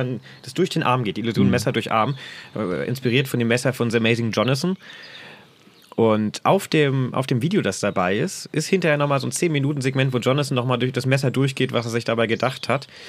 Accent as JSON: {"language": "German", "town": "Braunschweig", "region": "Lower Saxony", "country": "Germany", "said": "aus meinen ursprünglichen Zirkeln, wo ich herkomme, Braunschweig"}